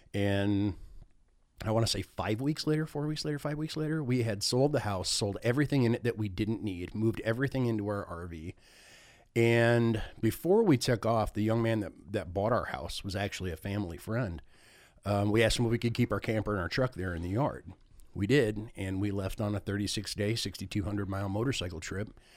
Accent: Flint, Michigan, United States; She grew up in New Orleans. I grew up in Flint, Michigan. We're not city folk.

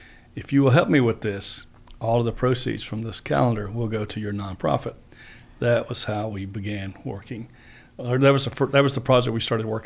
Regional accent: East Point, Georgia, United States; I grew up in East Point. I've been riding motorcycles since I was about 6 years old. I moved to Carroll County around 80, 81. So I've been around this area quite a while.

